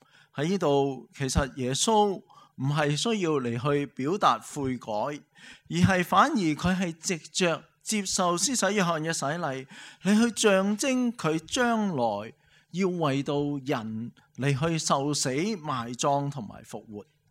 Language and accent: Chinese; Hong Kong; 我们香港人对于香港人的认同感是最高的